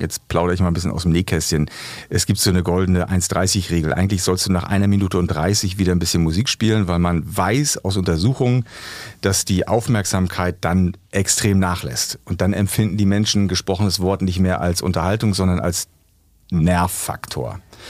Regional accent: East Germany, Germany; Ich bin ja im Osten groß geworden.

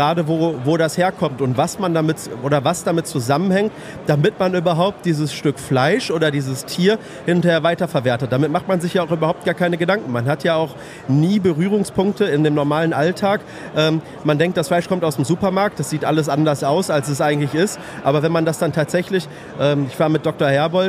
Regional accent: North Rhine-Westphalia, Germany; Ich komme zufällig hier aus der Nähe, also ich bin 5 Kilometer neben aus Witten.

